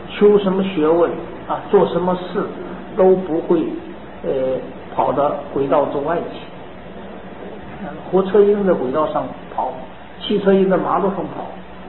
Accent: China; 因为我们中国人啊，可以说思维能力很那个比较这个薄弱一点

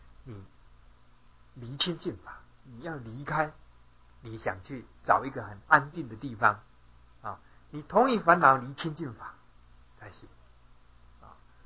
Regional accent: China; 你看我们中国人讲孝顺

